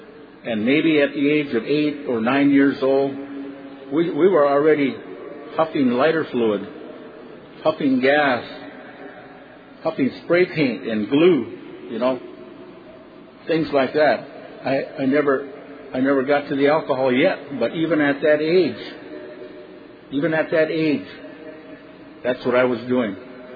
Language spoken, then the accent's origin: English; Rosebud, South Dakota, United States; born there; When I was born in Rosebud, my mother left me at the hospital there.